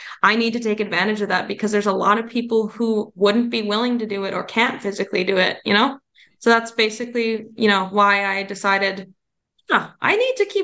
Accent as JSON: {"language": "English", "country": "Canada", "said": "So as a Canadian athlete, you know, it's a lot more difficult to continue on"}